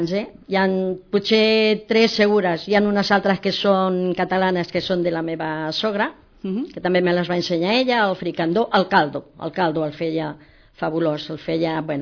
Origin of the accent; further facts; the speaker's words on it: Castilla-La Mancha, Spain; born there; moved away; jo vaig néixer a Castella-La Manxa, un poble molt petit, com ara Vimbodí, però feines tindria 1.000 habitants